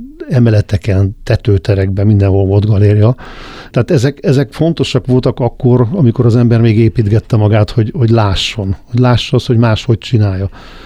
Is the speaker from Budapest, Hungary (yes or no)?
yes; Budapest, Hungary; a Városligetben nőttem föl